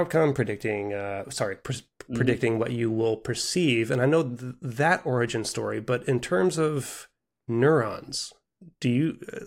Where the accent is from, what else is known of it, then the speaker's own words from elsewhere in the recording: Texas, United States; I grew up in Texas, so I was curious about that aspect of your development